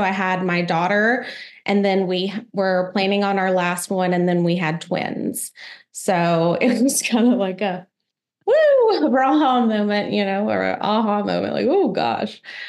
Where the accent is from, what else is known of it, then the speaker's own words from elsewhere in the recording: Boonville, Arkansas, United States; also born or lived in Fort Worth, Texas; So I was born in Fort Worth, Texas. We moved to a small town in Boonville, Arkansas.